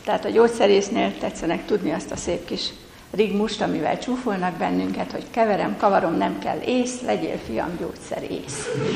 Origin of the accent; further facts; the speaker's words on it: Vojvodina, Serbia; Sárközi faluból, ahonnan én is származok, onnan le a délvidékről, Bácskából